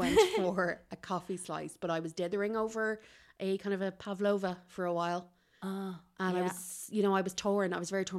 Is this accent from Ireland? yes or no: yes; Leinster, Ireland; I'm from Kildare